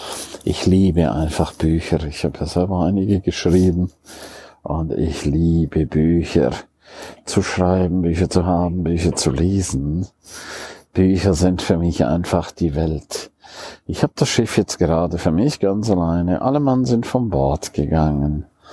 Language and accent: German; St. Moritz, Graubünden, Switzerland; Ich liebe natürlich auch den Winter in meiner Heimat. In St. Moritz